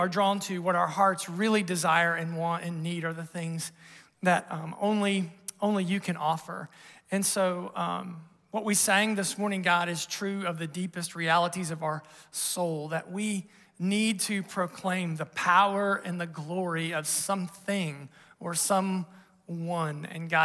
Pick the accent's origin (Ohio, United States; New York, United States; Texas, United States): Ohio, United States; I grew up in Southern Ohio. We swam in a creek, and there was a lot of other things, right, in the creek growing up.